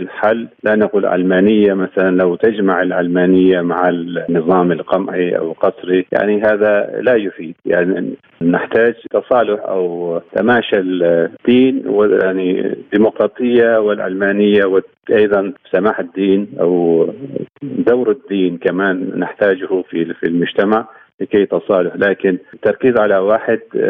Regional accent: Turkey; Arabic is a second language; يعني أعتقد في بعض الدول مثل تونس وتركيا، وأنا من تركيا

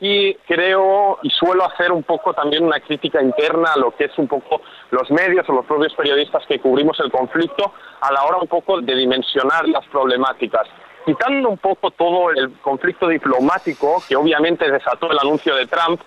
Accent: Barcelona, Catalonia, Spain; moved away as an adult; also born or lived in Haifa, Israel; now in Tel Aviv, Israel; yo nací aquí en Israel, en Haifa, pero con un año mi familia se mudó a Barcelona. Entonces crecí en Cataluña, viví ahí toda mi vida, crecí y regresé ahora a Tel Aviv 2 años atrás para trabajar como periodista aquí.

